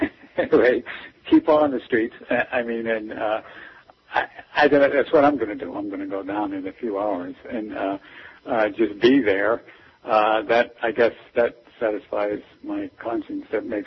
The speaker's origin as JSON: {"language": "English", "town": "Webster", "region": "Pennsylvania", "country": "United States", "tie": "born or raised there", "said": "And that was kind of the area that I grew up in. It was south of Pittsburgh in Webster, Pennsylvania."}